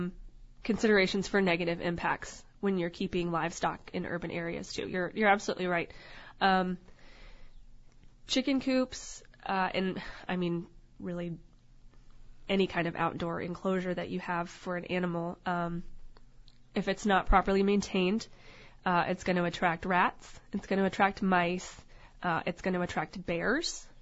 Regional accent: East Coast, United States; now in Alaska, United States; Interestingly enough, so I'm not an Alaskan. I was I'm an import. I grew up on the East Coast

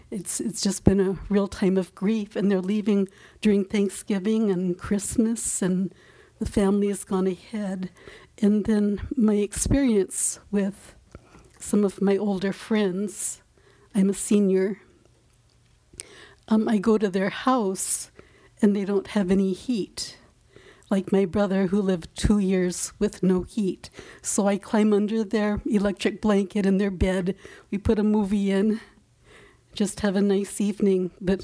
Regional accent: Kodiak, Alaska, United States; I was born and raised in Kodiak

